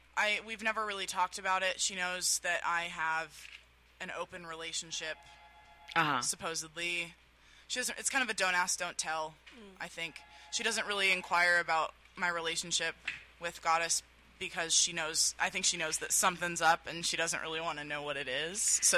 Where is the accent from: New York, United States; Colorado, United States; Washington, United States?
Washington, United States; Seattle; I'm from Seattle. That's where I was born.